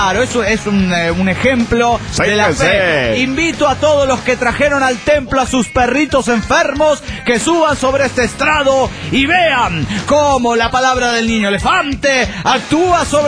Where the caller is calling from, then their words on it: Mexico City, Mexico; del DF mexicano.